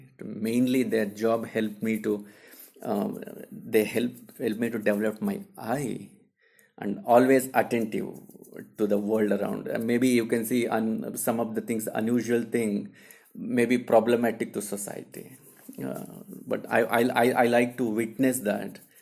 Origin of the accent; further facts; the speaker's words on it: Karnataka, India; English is a second language; in small one remote village, close to Bangalore. So one of the Indian greatest film, Shole, filmed in my hometown.